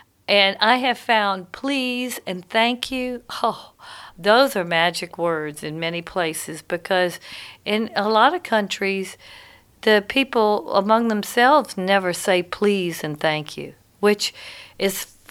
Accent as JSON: {"language": "English", "region": "Louisiana", "country": "United States", "said": "I mean, I guess when you come from Louisiana, it's hard to get rid of something that's in the Southern way that you express yourself."}